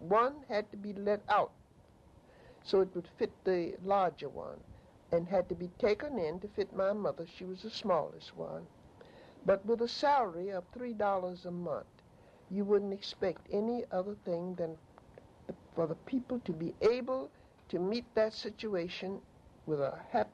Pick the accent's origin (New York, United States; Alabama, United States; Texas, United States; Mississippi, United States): Alabama, United States; Lafayette; born there; And then in 1884, I was born in Lafayette, Alabama. Lafayette, Alabama is a small agricultural town